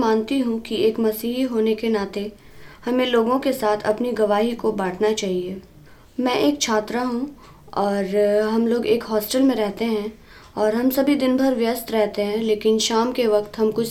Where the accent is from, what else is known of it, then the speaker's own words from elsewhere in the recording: Jharkhand, India; और मैं झारखंड की रहने वाली हूँ।